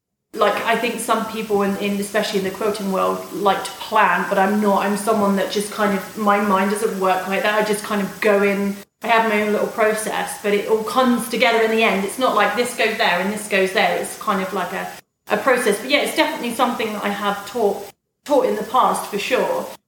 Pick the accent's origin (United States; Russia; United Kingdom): United Kingdom; And because I'm British, I just always have a giggle at that because everything's about tea.